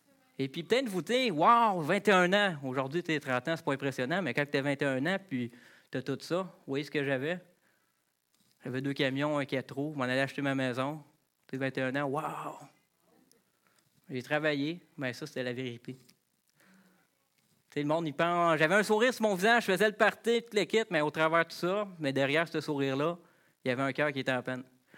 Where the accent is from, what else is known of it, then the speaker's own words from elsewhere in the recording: Quebec, Canada; je suis un Québécois, je n'allais pas à l'église.